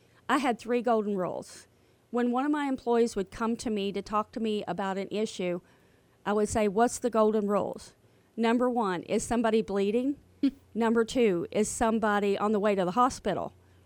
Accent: Leitchfield, Kentucky, United States; also born or lived in New York; No, I grew up in Litchfield, Kentucky.

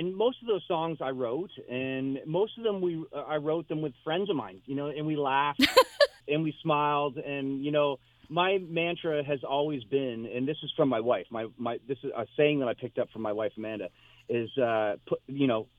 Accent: Niagara Falls, Ontario, Canada; now in St. Catharines, Canada; I live in St. Catharines, Ontario. It's right next to Niagara Falls. I grew up in Niagara Falls. My whole family's in the Falls.

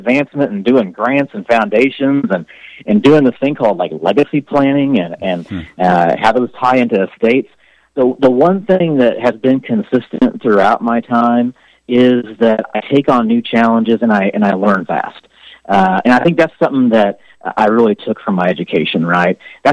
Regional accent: Kansas, United States; I love Kansas. I love living here. This is my home state.

